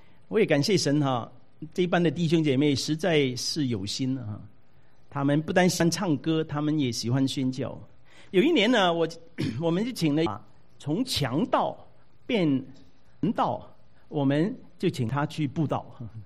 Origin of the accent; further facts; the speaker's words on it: Taiwan; 我们从台湾来的